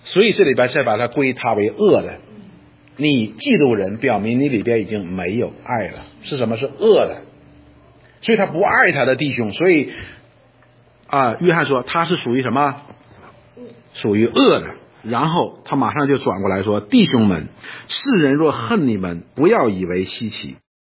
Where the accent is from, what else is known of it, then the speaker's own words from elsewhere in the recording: China; 我们中国人叫什么来着